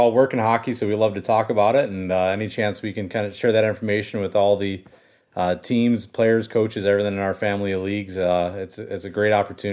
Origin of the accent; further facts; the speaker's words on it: Chicago, Illinois, United States; I grew up in Chicago playing AA and AAA.